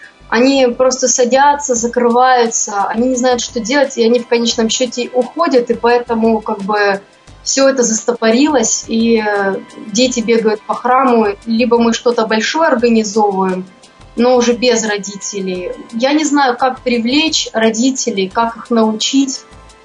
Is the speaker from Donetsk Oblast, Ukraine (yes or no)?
yes; Donetsk, Donetsk Oblast, Ukraine; Я из Донецка.